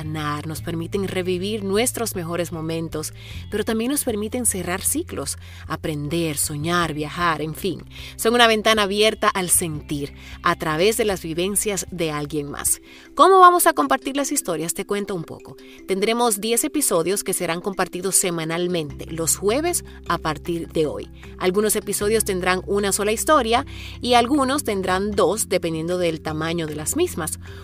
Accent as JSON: {"language": "Spanish", "country": "Dominican Republic", "moved": "yes", "lives_now": "Seattle, United States", "said": "donde contaba las historias de cuando me mudé desde la República Dominicana hasta Seattle."}